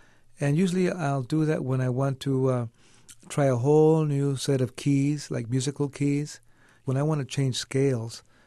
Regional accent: Fowler, California, United States; born there; I was born in Fowler, a few miles from Fresno, and as soon as I was 29 days old, we got back on the road and went to the next ranchito and the next town

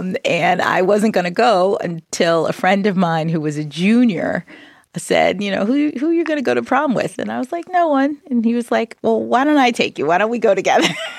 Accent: Washington, District of Columbia, United States; born there; My parents were both teachers when I was born, and I was born in Washington, D.C.

